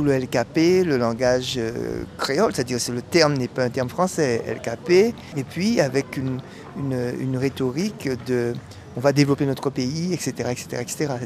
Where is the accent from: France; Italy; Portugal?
France; French Antilles; ce que nous sommes, des Antillais, hein, puisqu'on aurait pu, périr, nos parents auraient pu périr dans le bateau et puis on n'aurait pas été là.